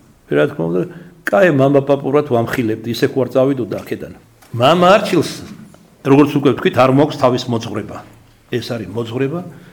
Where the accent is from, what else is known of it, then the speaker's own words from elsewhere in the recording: Kartli, Georgia; ქართლელი ვარ მე, ჩვენ სოფელში ასე ამკობდნენ ამ პირუტყვს.